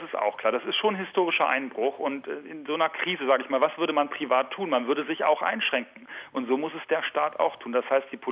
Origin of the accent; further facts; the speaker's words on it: Lower Saxony, Germany; Ich komme ja aus Niedersachsen und kenne die Probleme, die wir auch da in der Vergangenheit hatten.